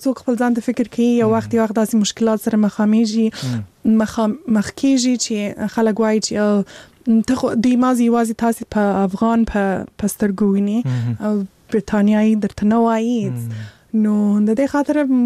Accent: Afghanistan; کې پیدا شوی یم صحیح ده چې هلته لوی سوی نه یم هلته مې درس ویل نه دی خو مور و پلار مې افغانان دي زه خپله افغان یم

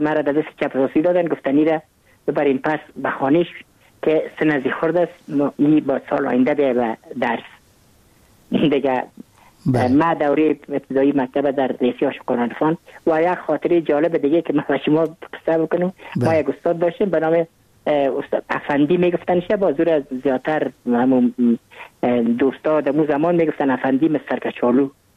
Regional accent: Kabul, Afghanistan; من متولد کابل هستم، در نای اول کابل تولد شدیم.

